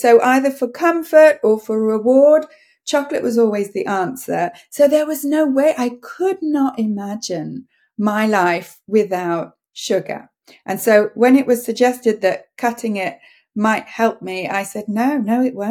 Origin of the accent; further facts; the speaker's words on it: Coventry, West Midlands, United Kingdom; now in Canada; Well, I grew up in Coventry. I went to university at the University of York, and my dad lived in Devon, so I spent most of my summers in the Southwest.